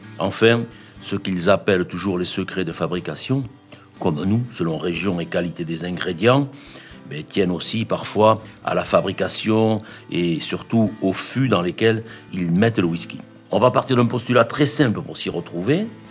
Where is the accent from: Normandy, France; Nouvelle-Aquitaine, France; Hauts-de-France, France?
Nouvelle-Aquitaine, France; accent: Chalosse; mon accent des contrées profondes, non pas des Highlands, mais de la Chalosse.